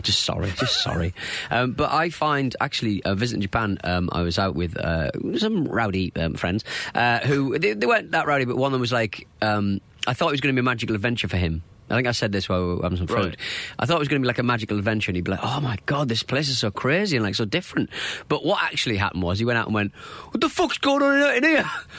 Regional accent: England, United Kingdom; Something I learnt was, I'm an Englishman! Which I would proudly say to my girlfriend, who couldn't care less.

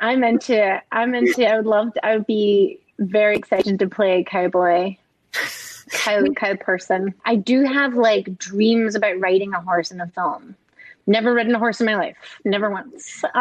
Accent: Scotland, United Kingdom; I watched a lot of like classic movies with my mom growing up. I grew up in Scotland and she was really enamored with classic old Hollywood.

